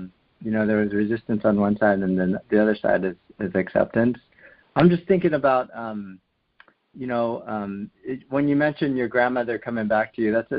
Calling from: Cupertino, California, United States; I'm calling from Cupertino.

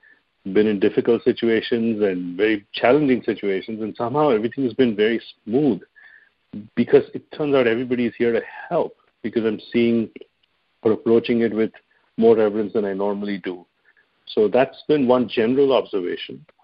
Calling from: Sunnyvale, California, United States; I'm calling from Sunnyvale.

